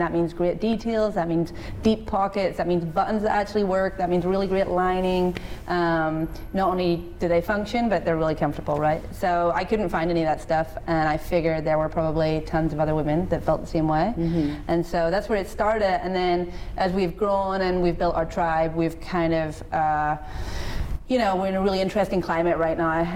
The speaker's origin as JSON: {"language": "English", "country": "Ireland", "moved": "as an adult", "lives_now": "Portland, United States", "said": "Yep, I'm Irish."}